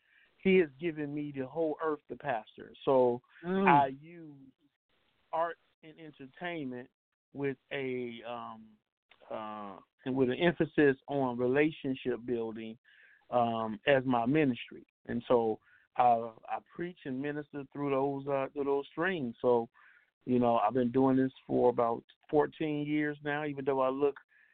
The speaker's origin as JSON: {"language": "English", "town": "Chicago", "region": "Illinois", "country": "United States", "tie": "born or raised there", "said": "I am from Chicago, born and raised."}